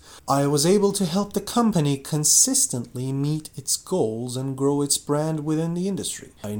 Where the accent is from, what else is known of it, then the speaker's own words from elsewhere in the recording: Madrid, Community of Madrid, Spain; English is a second language; moved away as an adult; now in New York, United States; I grew up in Madrid and lived there most of my life before moving to New York. I can speak Spanish, Russian, and English.